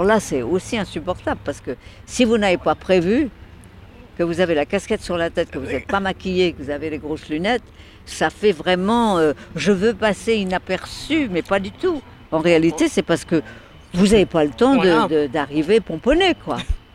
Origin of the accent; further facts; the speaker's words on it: Neuilly-sur-Seine, Île-de-France, France; born there; Je suis née à Neuilly, mais dans la partie la plus proche de Courbevoie, la plus proche de la Seine, qui n'était pas la partie la plus chic.